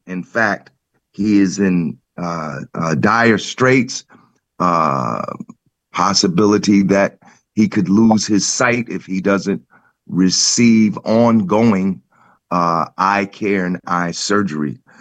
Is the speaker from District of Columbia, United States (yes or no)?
yes; Washington, District of Columbia, United States; born there; I was born in Washington, D.C. I was born at Columbia Women's Hospital.